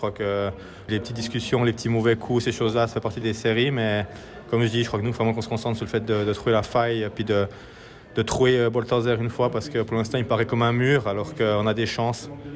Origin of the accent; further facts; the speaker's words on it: Fribourg, Switzerland; J'ai grandi à Fribourg avec Sean Hines comme partenaire